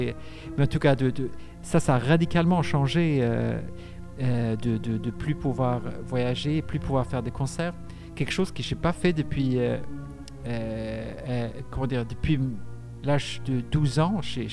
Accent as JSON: {"language": "French", "country": "Sweden", "tie": "born or raised there", "second_language": "French", "said": "Moi, j'ai grandi en Suède, très proche à la nature."}